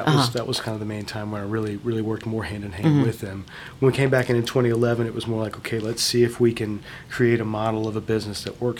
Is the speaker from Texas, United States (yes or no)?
no; Lafayette, Louisiana, United States; Well, born and raised in Lafayette. Catholic school raised, but I did go to a public middle school